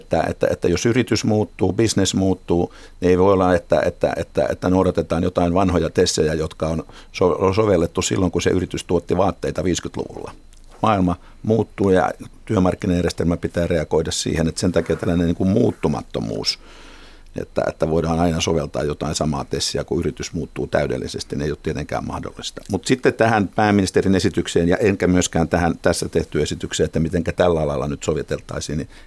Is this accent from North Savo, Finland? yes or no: no; Vaasa, Ostrobothnia, Finland; mä oon kotoisin Vaasasta ja lapsuudesta